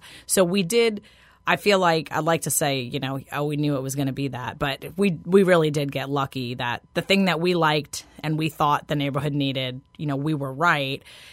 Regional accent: New York, United States; now in New Orleans, United States; I grew up in New York. Maybe that's my, you know, kind of leftover love of New York diners

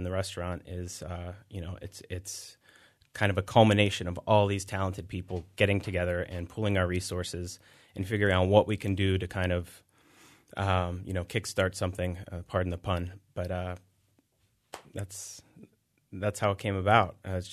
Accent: McKees Rocks, Pennsylvania, United States; I grew up in McKees Rocks, which is a neighborhood that also has seen better days

